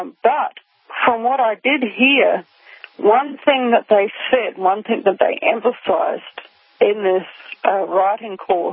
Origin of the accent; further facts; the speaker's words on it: Rotorua, Bay of Plenty, New Zealand; I grew up in Rotorua in New Zealand among the Te Arawa tribe that lives there, the Maori tribe that lives there.